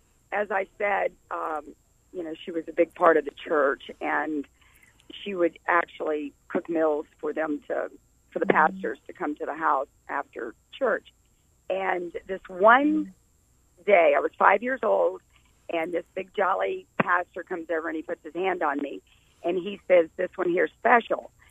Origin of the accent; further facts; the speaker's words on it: Atlanta, Georgia, United States; I grew up in Atlanta, but I spent a lot of my time at my grandmother's in Alabama.